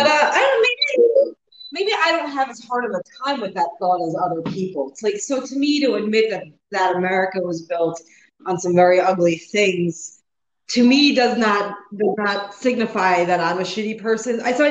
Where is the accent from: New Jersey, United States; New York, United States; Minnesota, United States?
New Jersey, United States; Since we are both from New Jersey, we're both from like, I guess, I don't know, you would be North Jersey, I guess I would be Central Jersey.